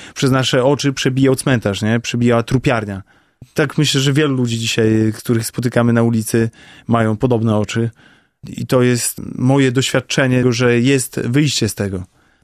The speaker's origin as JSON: {"language": "Polish", "town": "Sokółka", "region": "Podlaskie Voivodeship", "country": "Poland", "lives_now": "Białystok, Poland", "said": "Pochodzę z Sokółki, przeprowadziłem się do Białegostoku tutaj."}